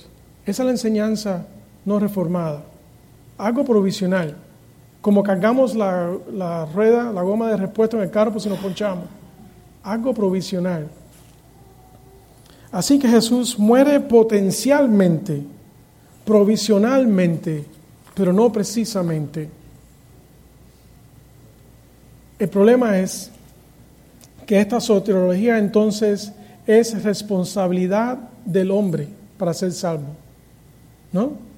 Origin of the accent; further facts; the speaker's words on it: Hialeah, Florida, United States; nos criamos en Hialeah, pero yo siempre viví en el lado de los americanos, los rednecks